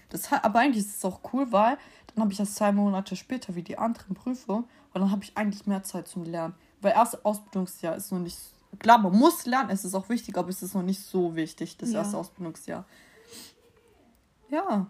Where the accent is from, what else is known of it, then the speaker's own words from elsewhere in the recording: Baden-Württemberg, Germany; Ich war einmal in Möcklingen, das ist hier bei uns in Baden-Württemberg, Ostalbkreis in Möcklingen.